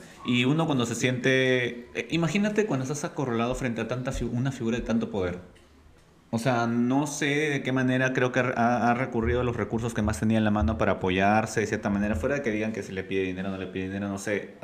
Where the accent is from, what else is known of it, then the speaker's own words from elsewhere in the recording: Trujillo, La Libertad, Peru; Es de Trujillo, yo soy de Trujillo.